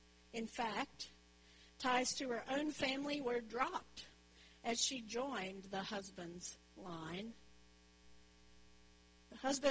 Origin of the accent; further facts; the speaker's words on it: the South, United States; accent: Southern; people made so many assumptions about who I was as a woman from the South. They made a lot of fun of my accent, which I think is a beautiful accent.